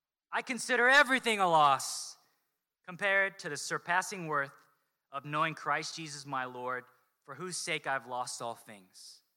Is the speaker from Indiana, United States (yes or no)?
no; Toms River, New Jersey, United States; I tell people I'm from Toms River, nobody knows where that is.